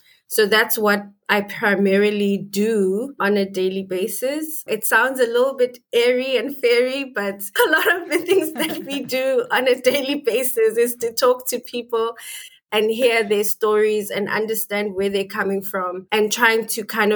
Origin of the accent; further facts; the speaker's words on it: Bloemfontein, Free State, South Africa; I was born and bred in Bloemfontein in South Africa.